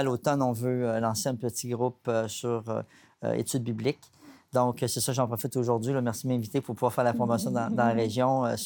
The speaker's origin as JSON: {"language": "French", "region": "Quebec", "country": "Canada", "tie": "born or raised there", "said": "On est rendu à un canton de l'Est maintenant, donc je suis content, le retour aux sources, donc c'est ma région natale."}